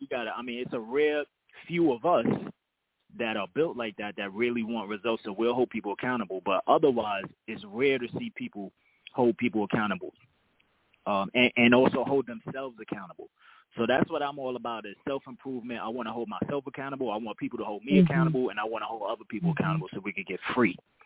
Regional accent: Brooklyn, New York, United States; I'm from Brooklyn, mind you, so I went to Harlem just to support this.

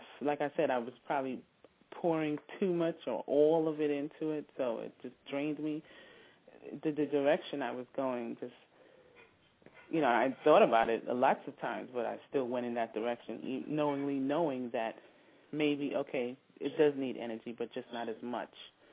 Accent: New York, United States; moved away; Being a New Yorker, well, being a writer as well, I moved from New York, you know, further south to kind of concentrate on my writing and other things.

